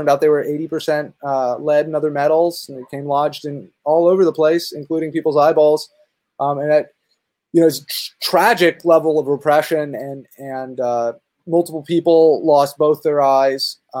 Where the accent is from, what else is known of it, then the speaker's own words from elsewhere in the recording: United States; me growing up in the United States, I think of a burning church